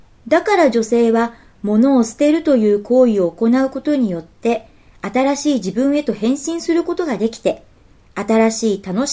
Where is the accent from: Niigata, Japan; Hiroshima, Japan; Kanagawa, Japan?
Niigata, Japan; 同じ新潟県出身だね。